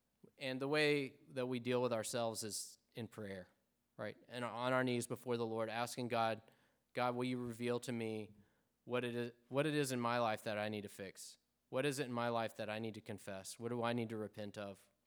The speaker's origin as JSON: {"language": "English", "region": "Arkansas", "country": "United States", "said": "I'm from Arkansas, and I can't even remember the right way to say it."}